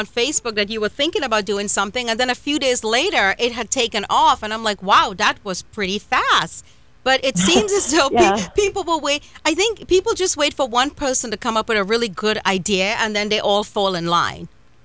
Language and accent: English; Trinidad & Tobago; And, you know, I grew up in Trinidad and Tobago. I'm Hindu, and that's our religion, not to eat meat, of course.